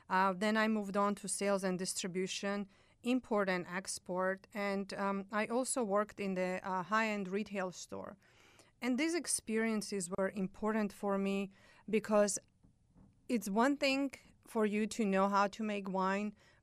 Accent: Armenia; I'm from Armenia and I love to eat and drink.

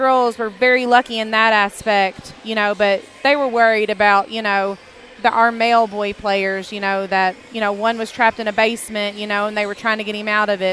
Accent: Dawson, Kentucky, United States; You know, I've been born and raised in Dawson my whole life. You know, me and my husband went to Western Kentucky, came back. You know, we love this town.

